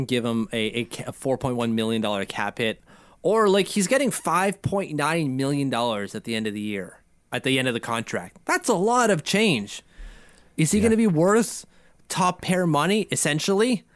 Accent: Hull, Quebec, Canada; born there; One, I was born in Hull, Quebec.

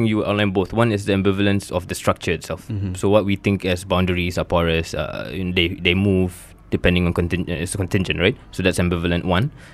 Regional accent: Malaysia; how I look at myself as a Malaysian, Malayness

